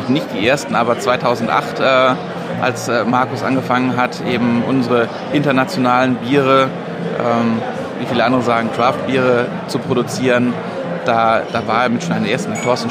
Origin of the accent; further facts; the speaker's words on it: Northern Germany, Germany; ich als Norddeutscher